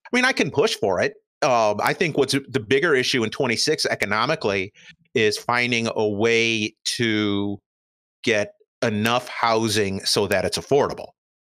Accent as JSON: {"language": "English", "town": "Chicago", "region": "Illinois", "country": "United States", "tie": "born or raised there", "lives_now": "Atlanta, United States", "said": "Like I said, I grew up in Chicago. Nobody looked at the public transportation in Chicago as a way of expanding the radius of crime or anything like that."}